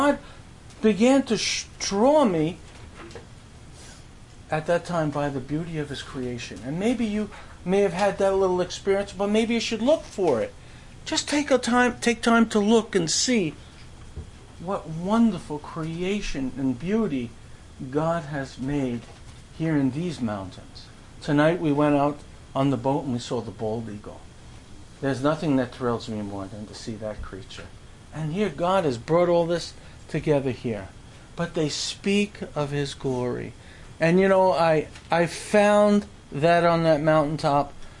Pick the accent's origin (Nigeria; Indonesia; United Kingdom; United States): United States; Brooklyn, New York; I come from Brooklyn, New York, and it has been my delight for these 27 years to work to make camp ready